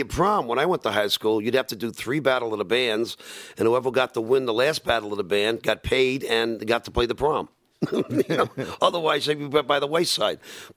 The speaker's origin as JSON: {"language": "English", "town": "New York City", "region": "New York", "country": "United States", "tie": "born or raised there", "said": "You know, being that I grew up in New York City, you know, my parents would always go to the Broadway shows"}